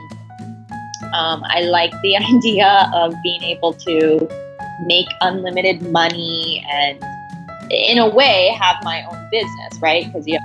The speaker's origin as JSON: {"language": "English", "town": "Cerritos", "region": "California", "country": "United States", "tie": "born or raised there", "said": "I grew up in a household where it's pretty traditional."}